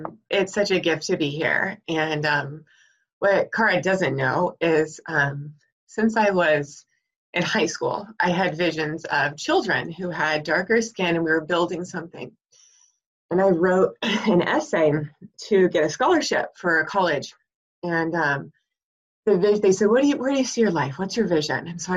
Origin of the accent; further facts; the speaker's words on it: Oregon, United States; moved away as an adult; now in Los Angeles, United States; So I moved from Oregon to LA, Los Angeles, California, and I got to college, and I hated it.